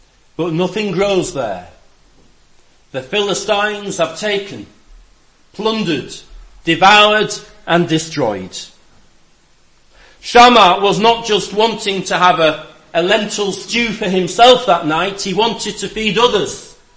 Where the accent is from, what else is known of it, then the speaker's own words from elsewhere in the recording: Lancaster, North West England, United Kingdom; And now I come from Lancaster, and I can tell you the water there is different to how it is here.